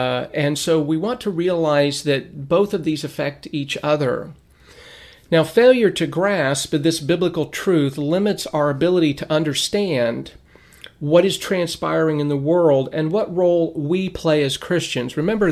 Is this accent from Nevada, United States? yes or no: no; Lancaster, California, United States; when I was a young boy growing up in Lancaster, California in the 70s